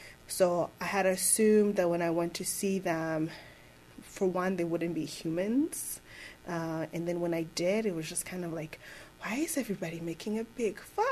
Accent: Rwanda; now in Missouri, United States; I was born and raised in Rwanda, but I think now that I've lived in Missouri for such a long time, it's just my second home. So I tend to say I'm from Colombia now.

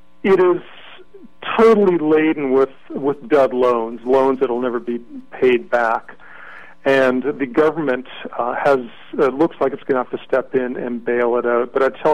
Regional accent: Canada; I'm Canadian.

